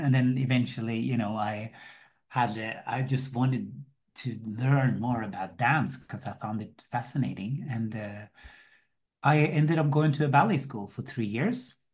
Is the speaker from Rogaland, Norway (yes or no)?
no; Oslo, Norway; I grew up in Oslo, and then basically I lived a basically simple life.